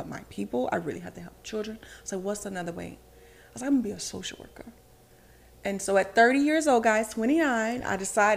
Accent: Orlando, Florida, United States; I'm from Orlando, so we were moving all up and down Orlando.

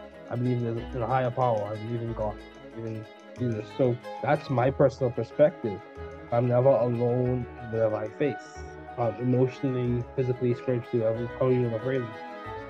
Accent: Bahamas; I'm from Bahamas, so we say things a little differently

